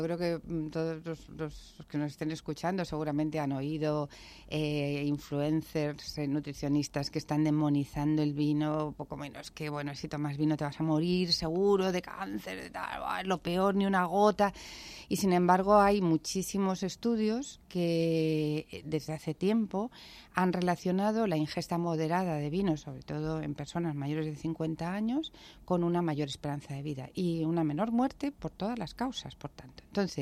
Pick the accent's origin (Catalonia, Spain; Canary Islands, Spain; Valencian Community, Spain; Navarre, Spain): Valencian Community, Spain; Alicante